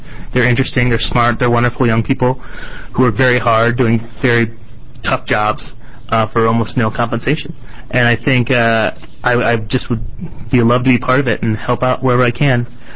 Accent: Flint, Michigan, United States; I grew up in Flint, Michigan, where there's plenty of opportunities to do some service.

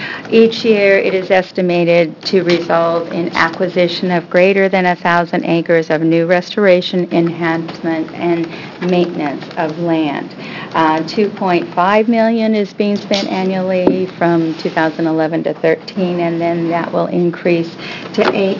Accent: Bandon, Oregon, United States; and I am from Bandon and the Bandon Marsh

